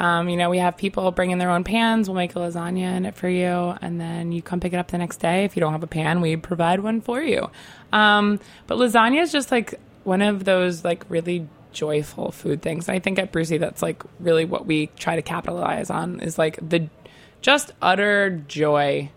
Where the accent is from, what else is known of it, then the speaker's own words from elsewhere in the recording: New York, United States; I'm from Long Island, you know, like, I have, like, a very strong side of me that, like, comes out when I'm around people like that, like my kinfolk, you know.